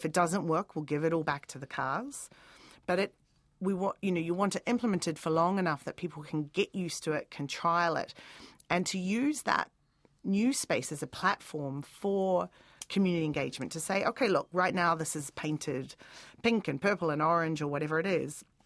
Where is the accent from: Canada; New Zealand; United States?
New Zealand; Dunedin, Otago; I'm from Dunedin originally and studied architecture at Victoria in Wellington.